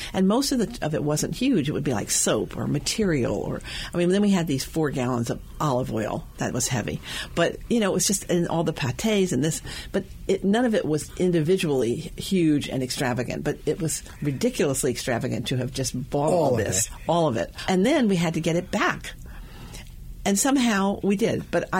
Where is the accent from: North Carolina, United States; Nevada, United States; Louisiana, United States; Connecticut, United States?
Louisiana, United States; I grew up, I was very prepped for it because I grew up in Louisiana, in Southwest Louisiana, where food is very